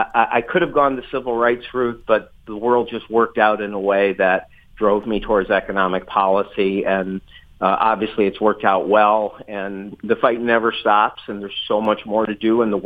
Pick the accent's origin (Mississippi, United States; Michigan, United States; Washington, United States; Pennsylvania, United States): Michigan, United States; Ann Arbor; Oh, well, you know, I grew up in Ann Arbor